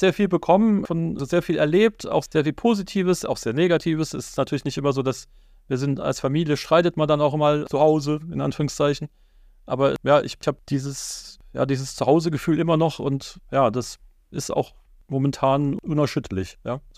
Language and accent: German; Weinheim, Baden-Württemberg, Germany; also bin aus Weinheim, falls das vorhin noch nicht Thema war